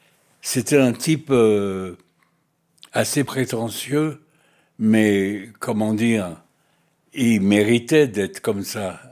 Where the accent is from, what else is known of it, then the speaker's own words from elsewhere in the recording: France; mais je suis français